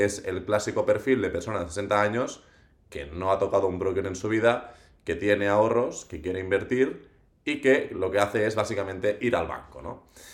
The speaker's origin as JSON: {"language": "Spanish", "region": "Catalonia", "country": "Spain", "said": "En fin, yo soy del Maresme"}